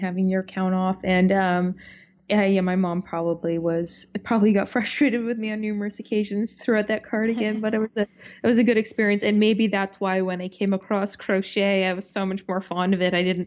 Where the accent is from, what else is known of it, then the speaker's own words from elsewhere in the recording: Toronto, Ontario, Canada; when I was growing up in Toronto, my mom was actually a knitting instructor at a local yarn shop in the city.